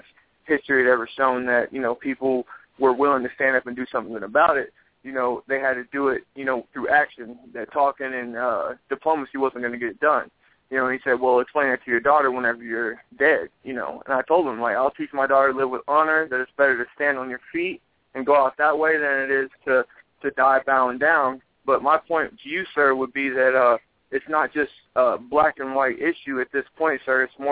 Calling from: Lancaster, California, United States; Lancaster, California, sir.

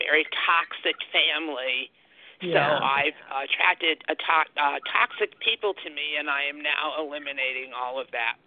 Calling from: Wisconsin, United States; I'm calling from Wisconsin.

